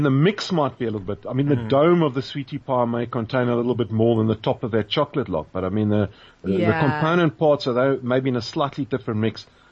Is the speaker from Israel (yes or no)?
no; South Africa; It's part of my childhood, part of being South African.